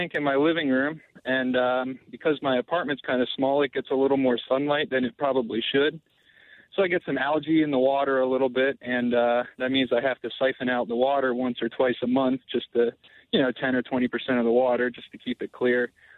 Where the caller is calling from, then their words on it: Philadelphia, Pennsylvania, United States; I'm calling from East Falls in Philadelphia here